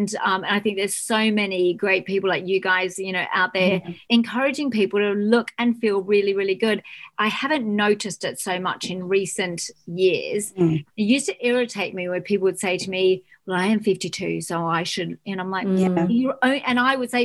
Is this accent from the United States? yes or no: no; Australia; because I'm Australian